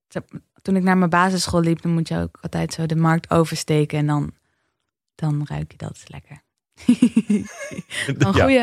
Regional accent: Amsterdam, North Holland, Netherlands; also born or lived in The Hague; toen ik in Den Haag ging wonen, toen had ik gewoon elke keer als ik naar Amsterdam ging met de trein, dat ik dacht, eindelijk weer naar huis.

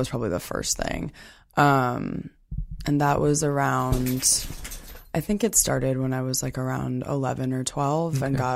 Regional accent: New York City, New York, United States; I grew up in New York City.

